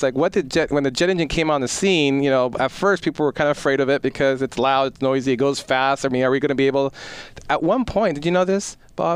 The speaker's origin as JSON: {"language": "English", "town": "Hahn", "region": "Rhineland-Palatinate", "country": "Germany", "tie": "born or raised there", "also_born_or_lived": "Spain", "moved": "yes", "said": "So I grew up predominantly in Germany, so in Han, Germany. And then spent a lot of time in Spain. So my mom's actually Spanish, so that's the other side of me."}